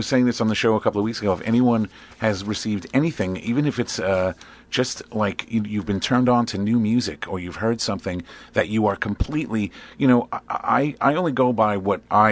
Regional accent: Bronx, New York, United States; I'm from the Bronx, and my father wasn't even a Yankee fan.

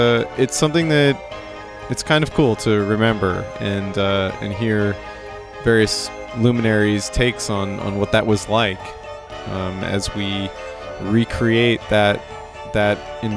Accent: Seattle, Washington, United States; I've been checking news in Seattle, my hometown, and am equally interested in Portland

